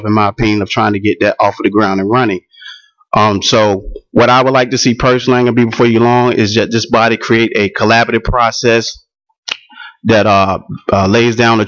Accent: Hertford, North Carolina, United States; I am born and raised in Pequimis County, North Carolina, Hereford.

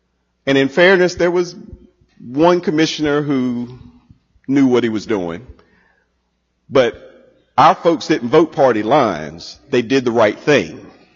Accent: North Carolina, United States; So a lot of you know I'm originally from Lee County.

